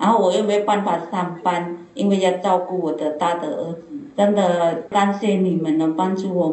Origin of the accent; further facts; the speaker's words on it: Indonesia; Chinese is a second language; moved away as an adult; now in Taiwan; 我是外籍新娘从印尼来的